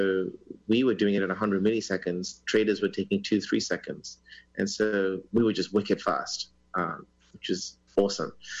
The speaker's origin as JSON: {"language": "English", "region": "London", "country": "United Kingdom", "tie": "born or raised there", "said": "So, as my accent probably gives away, I'm a Brit. So I was born and brought up in North London."}